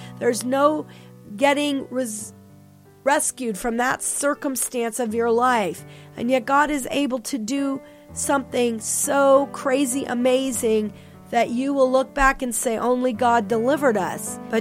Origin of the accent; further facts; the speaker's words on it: Florida, United States; I was raised in Florida, which is a state that is known for a very high population of alligators.